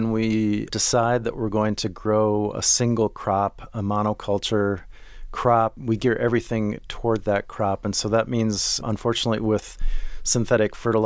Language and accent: English; Minneapolis, Minnesota, United States; born or raised there